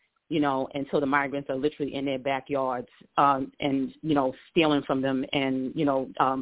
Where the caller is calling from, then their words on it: Queens, New York, United States; Hi, good evening, Jason. … from Queens.